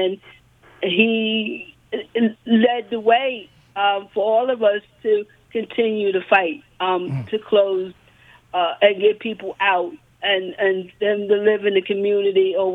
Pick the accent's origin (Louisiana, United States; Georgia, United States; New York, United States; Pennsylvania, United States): New York, United States; They was telling me about institutions because I had no idea whatsoever because I came from New York.